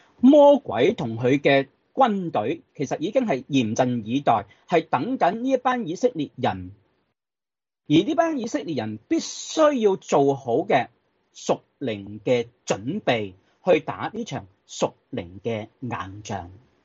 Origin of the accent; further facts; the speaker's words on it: China; 咁如果通常如果我哋中国人会讲咩？